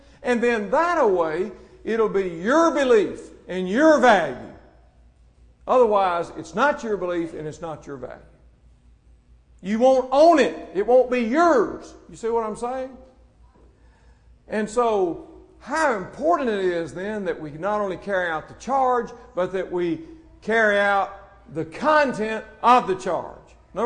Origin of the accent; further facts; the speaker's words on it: Mississippi, United States; I'm from Mississippi. In the northern part of that state, there's Arca Butler Lake, and then going on south, there's Sardis Lake, there's Enid Lake. I was raised 3 miles from Enid Lake.